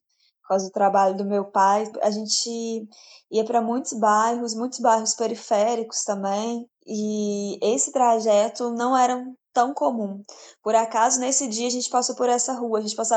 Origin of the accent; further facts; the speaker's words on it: Juiz de Fora, Minas Gerais, Brazil; Eu nasci em Juiz de Fora, morei boa parte da minha vida aqui no bairro Democrata e sou uma artista visual que escolheu permanecer na cidade.